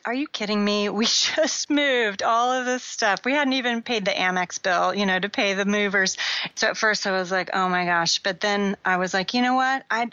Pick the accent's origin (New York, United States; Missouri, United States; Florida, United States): Florida, United States; now in Houston, United States; we evacuated because I grew up in Florida and I knew I didn't want my kids to have to go through what I thought was coming our way.